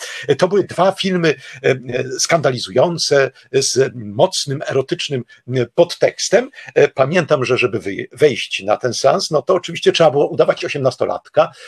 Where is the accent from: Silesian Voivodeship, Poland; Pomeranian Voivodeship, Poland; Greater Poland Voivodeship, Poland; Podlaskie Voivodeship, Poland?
Silesian Voivodeship, Poland; Tychy; now in Kraków, Poland; czy w Krakowie, w którym mieszkam, czy w Tychach, w którym to mieście się wychowałem i spędziłem dzieciństwo i wczesną młodość.